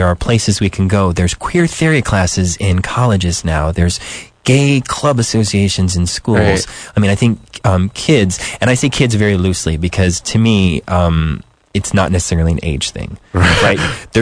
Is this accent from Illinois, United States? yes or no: yes; Chicago, Illinois, United States; I mean, I'm born and raised in Chicago. I knew what was going on in Lakeview as far back as I can remember.